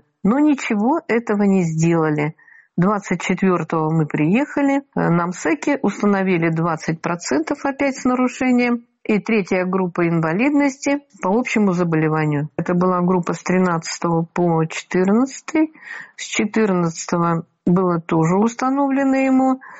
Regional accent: Russia; Я россиянка, и я хочу гордиться своей страной и жить в ней прямо, а не на полусогнутых.

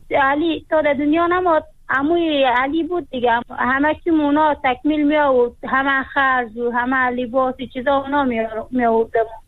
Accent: Afghanistan; born there; کلن تو افغانستان به دنیا اومدم، از 7 سالگی رفتم سری کار.

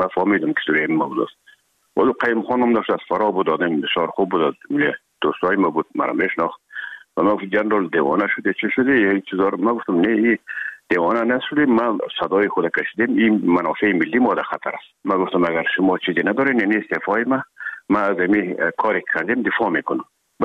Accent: Herat, Afghanistan

